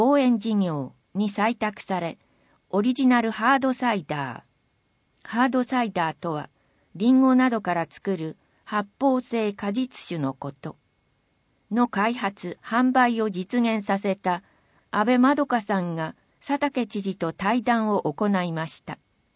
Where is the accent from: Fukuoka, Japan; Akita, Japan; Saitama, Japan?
Akita, Japan; Yokote; 地元秋田にもあったらいいなと、横手に残る築約100年の古民家を改装して鴨芝を始めました。